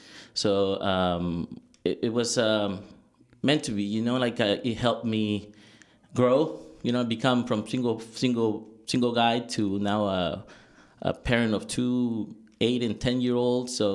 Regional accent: Puebla, Mexico; moved away as an adult; also born or lived in Mexico City; now in Napa, United States; Actually, I was born in Mexico City, raised in Puebla. It's a city right next door.

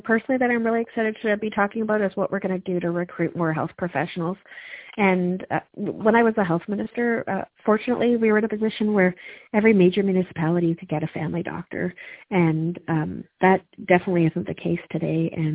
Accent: Alberta, Canada; my mom in our garden up north when I grew up in Canuso

